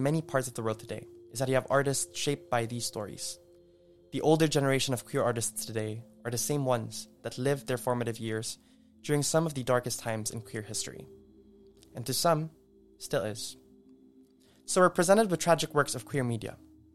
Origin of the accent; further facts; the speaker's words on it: Manila, Metro Manila, Philippines; now in Amsterdam, Netherlands; As someone who grew up in Manila, moved to Bangkok, and now living in Amsterdam as a queer individual